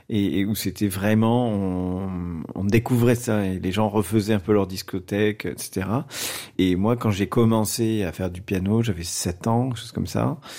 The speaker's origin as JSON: {"language": "French", "town": "Toulouse", "region": "Occitanie", "country": "France", "tie": "born there", "said": "Alors je ne suis pas né dans une famille de musiciens, je suis né à Toulouse"}